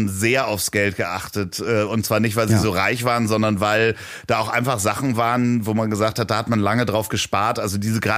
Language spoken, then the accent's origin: German; Hamburg, Germany; wo ich hier aufgewachsen bin in Hamburg